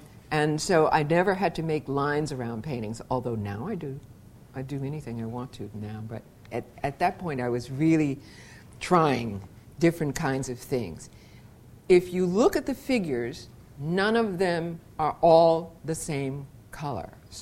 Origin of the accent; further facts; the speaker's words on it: Atlanta, Georgia, United States; I've been teaching a long time and I've been an artist all my life. I'm from Atlanta.